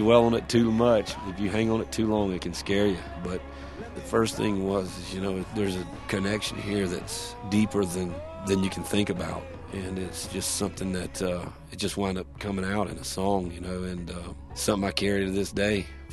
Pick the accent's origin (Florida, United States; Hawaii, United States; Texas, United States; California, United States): Florida, United States; White House; And I call it, you know, I was raised in White House. My grandparents lived in Maxville, and my other grandparents lived in Baldwin. I always called it the Redneck Triangle.